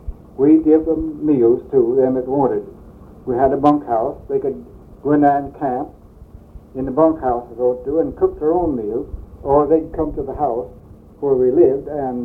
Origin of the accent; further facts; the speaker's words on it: Rolla, Missouri, United States; I was born and raised in Rolla, Missouri.